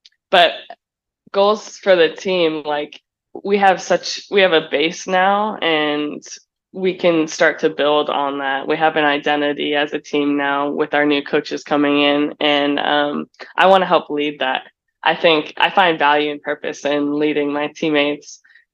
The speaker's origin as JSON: {"language": "English", "region": "Nebraska", "country": "United States", "tie": "born or raised there", "said": "Definitely my mom. I grew up in Nebraska, so there's not much like soccer."}